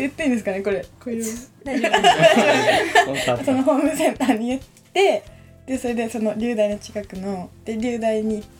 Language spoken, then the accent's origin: Japanese; Kyotango, Kyoto, Japan; 出身地は京都府なんですけど、ちょっとマイナーなところで京丹後市の出身です。それで私の今最近ハマってることは、その一人暮らししてるので